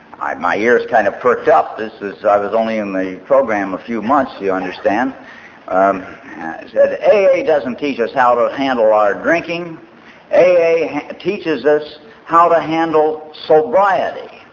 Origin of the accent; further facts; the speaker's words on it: Lawrence, Kansas, United States; Betsy and I are both Kansans. She comes from Salina, and I come from Lawrence in Kansas City.